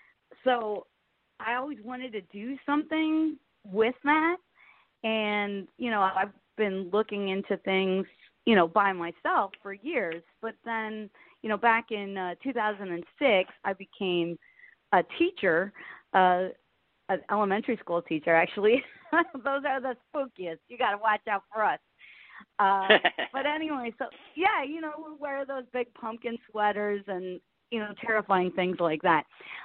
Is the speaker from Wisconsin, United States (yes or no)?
yes; Big Bend, Wisconsin, United States; I grew up in Big Bend, Wisconsin.